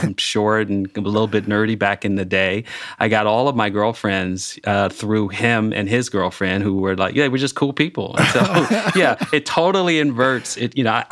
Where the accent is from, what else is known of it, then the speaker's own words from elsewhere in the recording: Chicago, Illinois, United States; He's born and raised in Chicago in Hyde Park, where we grew up.